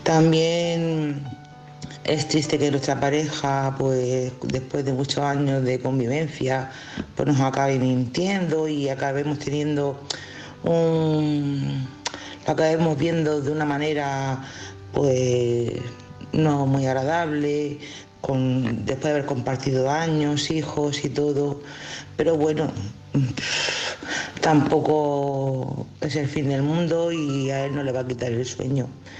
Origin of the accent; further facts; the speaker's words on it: Cádiz, Andalusia, Spain; de Cádiz.